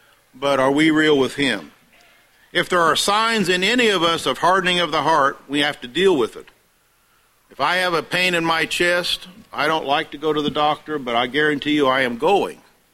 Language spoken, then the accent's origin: English; Martinsville, United States; I remember when I was growing up in Martinsville